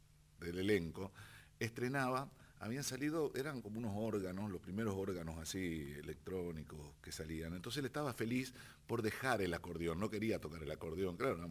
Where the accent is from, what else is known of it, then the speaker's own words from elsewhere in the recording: Rosario, Santa Fe, Argentina; La música más diferente. Escuchada en mi infancia en Rosario era, por supuesto, el tango